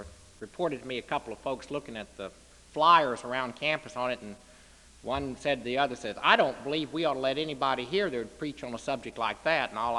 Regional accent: Texas, United States; And as you can imagine, a Methodist kid growing up in Texas, well, I always knew who ran the society, the Baptists did.

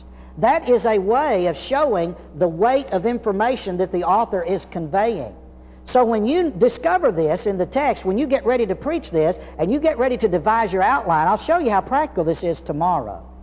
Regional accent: Georgia, United States; You know, I'm from Georgia. I grew up in Georgia. And You know, you can't get rid of that accent.

